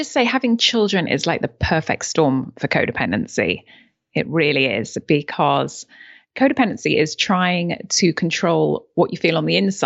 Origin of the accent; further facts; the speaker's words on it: Yorkshire and the Humber, United Kingdom; born there; I am from the UK. I was born in Yorkshire.